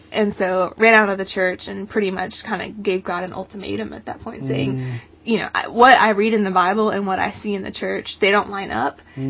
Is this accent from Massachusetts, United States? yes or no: no; Fort Worth, Texas, United States; I was born in Fort Worth, Texas. So I'm a Texas girl.